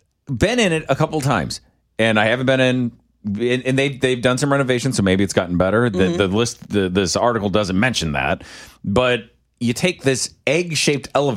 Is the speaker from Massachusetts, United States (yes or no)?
no; St. Louis, Missouri, United States; And I grew up in St. Louis, so I'm familiar with all these places.